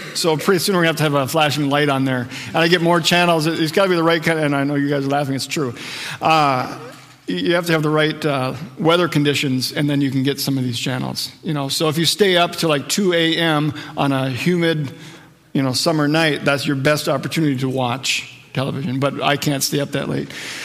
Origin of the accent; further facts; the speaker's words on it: Wadena, Minnesota, United States; He was speaking in my hometown of Wadena.